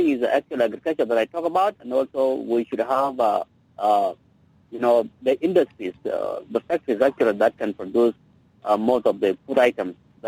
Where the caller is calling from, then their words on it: Malakal, Upper Nile, South Sudan; from Malakal.